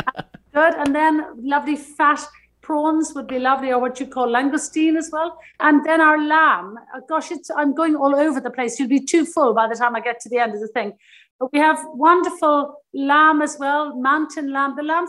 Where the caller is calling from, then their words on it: Ballymaloe, Munster, Ireland; I'm joining you from the south coast of Ireland, east of Cork City, in a place called Ballymaloe. We're right in the middle of a farm and we're very close to the sea.